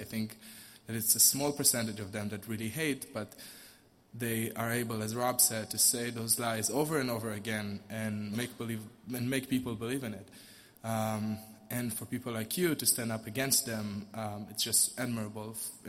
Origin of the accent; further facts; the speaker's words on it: Israel; I'm 25 years old. I'm from Israel. I was born and raised in Israel.